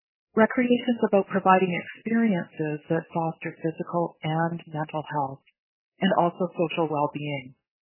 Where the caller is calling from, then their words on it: Whitehorse, Yukon, Canada; I'm joining you from Whitehorse